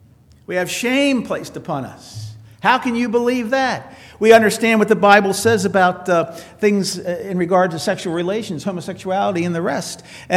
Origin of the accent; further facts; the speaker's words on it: Towson, Maryland, United States; The community I grew up in Towson, Maryland, home of the Towson Town Mall, the biggest church around was the Roman Catholic Church.